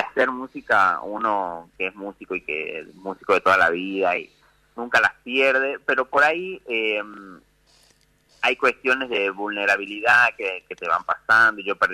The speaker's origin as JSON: {"language": "Spanish", "town": "Simoca", "region": "Tucumán", "country": "Argentina", "said": "yo soy tucumano, de Simoca, más específicamente. No le decimos pibe a los chicos, le decimos changuito, claro. Chango chico."}